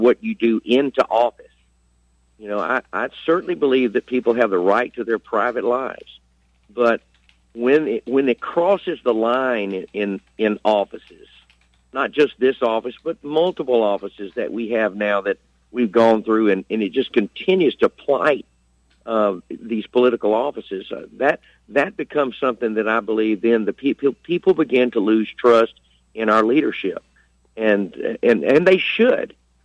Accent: Shreveport, Louisiana, United States; We grew up in Shreveport together. My dad and her dad were best friends in high school.

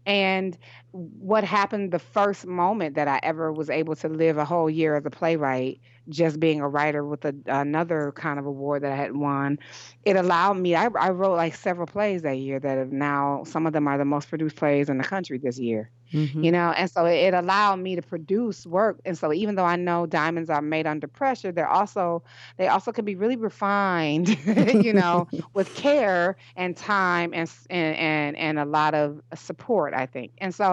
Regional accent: Detroit, Michigan, United States; You know, I have a lot of initiatives and projects that I'm working on in my hometown of Detroit.

